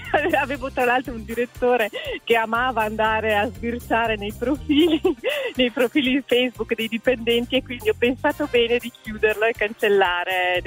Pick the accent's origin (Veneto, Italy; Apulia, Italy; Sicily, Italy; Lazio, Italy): Veneto, Italy; Verona